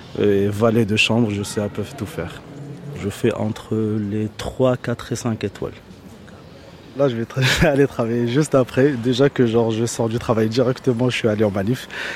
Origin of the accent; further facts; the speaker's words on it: Morocco; moved away as an adult; now in France; Je suis marocain, ça fait à peu près 13 ans que je suis en France sans papier, depuis 11 ans ici en France.